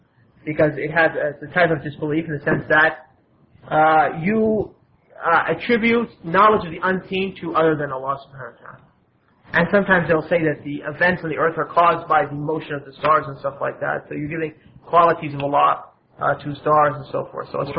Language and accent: English; Pakistan; President is subhanAllah, it's true, I came from Pakistan.